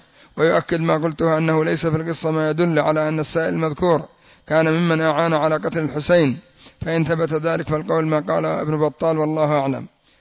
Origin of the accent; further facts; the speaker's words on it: Yemen; قالوا 10,000 قد وصلوا عندنا في اليمن